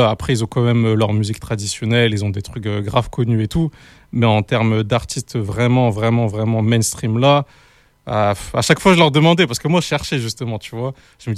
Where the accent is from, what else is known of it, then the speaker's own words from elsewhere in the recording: Villeneuve-d'Ascq, Hauts-de-France, France; je suis de Villeneuve d'Ascq, donc juste à côté de Lille, quartier de la Cousinerie, mais originaire de Madagascar et aussi j'ai vécu au Pérou là, il y a 2 ans maintenant